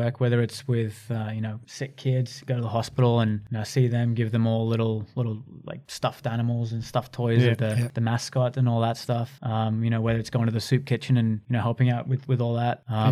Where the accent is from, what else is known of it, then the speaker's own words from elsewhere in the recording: New South Wales, Australia; My wife and I, we're from the Shire, so we hang out there.